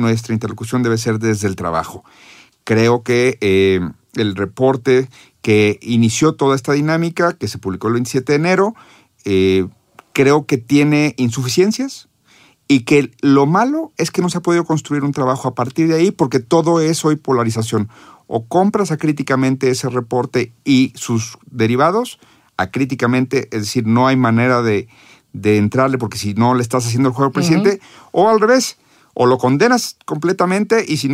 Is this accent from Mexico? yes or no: yes; Guadalajara, Jalisco, Mexico; yo soy de Guadalajara, lo digo con toda la carga